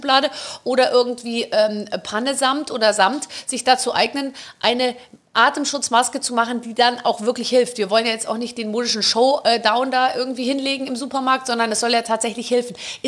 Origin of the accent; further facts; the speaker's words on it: Munich, Bavaria, Germany; Ja, ich bin ja aus München.